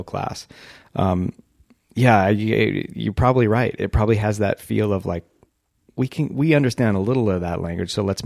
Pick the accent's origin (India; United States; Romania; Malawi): United States; Whittier, California; growing up in Whittier, there was no sense of the entertainment industry there whatsoever.